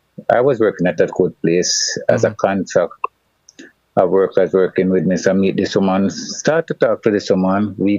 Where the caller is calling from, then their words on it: Jamaica; I'm calling from Jamaica.